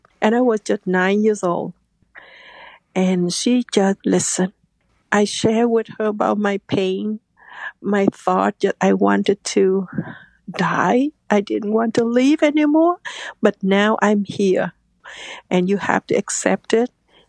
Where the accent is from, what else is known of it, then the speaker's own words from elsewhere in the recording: Vietnam; English is a second language; I was raised in a different religion. I was raised in the Cao Dai religion in Vietnam.